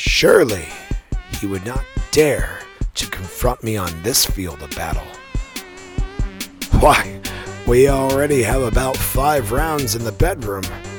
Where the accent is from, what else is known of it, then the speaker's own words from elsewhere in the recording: Connecticut, United States; We're from Connecticut, so, you know, the leaves are beautiful.